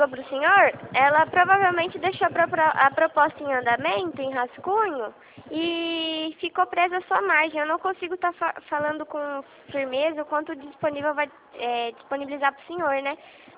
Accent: Rio Claro, São Paulo, Brazil; eu sou daqui de Rio Claro também, né?

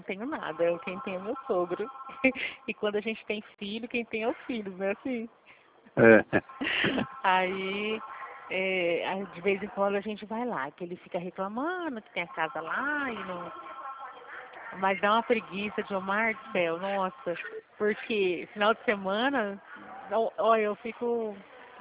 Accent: Flora Rica, São Paulo, Brazil; É que, na verdade, eu sou de Flora Rica.

